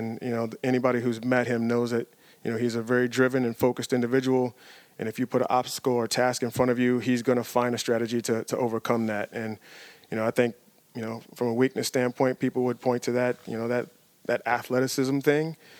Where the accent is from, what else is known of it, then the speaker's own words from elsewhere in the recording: Richmond, Virginia, United States; things and people that we experienced during our time growing up in Virginia and Richmond specifically.